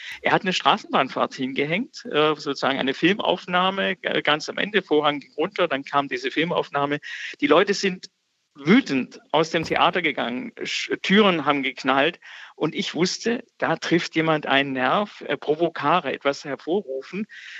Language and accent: German; Baden-Württemberg, Germany; Und ich komme aus dem Stuttgarter Vorort, also wo die Ligusterhecken noch 1,20 Meter und die Garageneinfahrten betoniert waren.